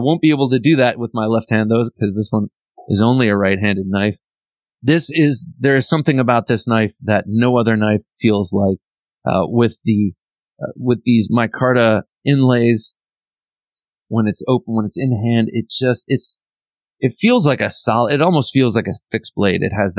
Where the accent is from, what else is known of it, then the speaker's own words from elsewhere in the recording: Ohio, United States; moved away; from Shreve, Ohio, my home state, or at least where I came from. I'm not there anymore, but my heart is still in Ohio